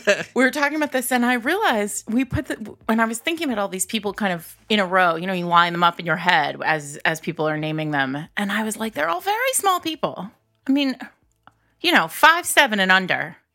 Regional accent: New England, United States; somehow the fact that I'm from New England, as you all know

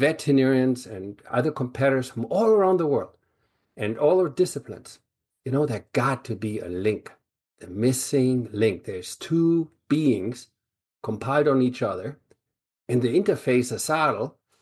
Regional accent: Buenos Aires, Argentina; now in Germany; Well, I grew up in Buenos Aires and fell in love with horses there.

